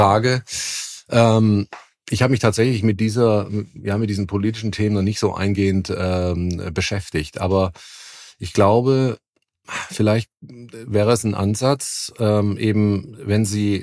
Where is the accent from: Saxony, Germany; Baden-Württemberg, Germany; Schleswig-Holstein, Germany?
Baden-Württemberg, Germany; Stuttgart; Ja, also als Stuttgarter könnte man es eine Vorbelastung nennen